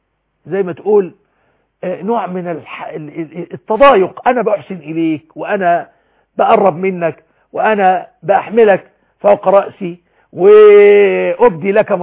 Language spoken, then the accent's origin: Arabic; Egypt